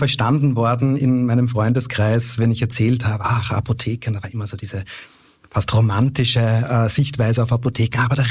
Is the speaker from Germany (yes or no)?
no; Vienna, Austria; ich habe eine wahnsinnige Liebe und Bindung zu meiner Heimatstadt Wien